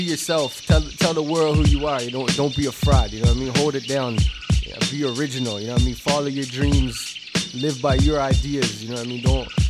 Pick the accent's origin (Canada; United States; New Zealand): Canada; Toronto, Ontario; I'm from the West, man. I'm from Lakeshore, this little dirty strip called Lakeshore.